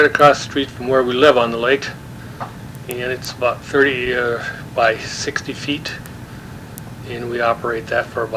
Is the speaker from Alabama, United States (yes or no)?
no; Moorhead, Minnesota, United States; I was born right here in Moorhead, and right, to be exact, right on the same property where our business is.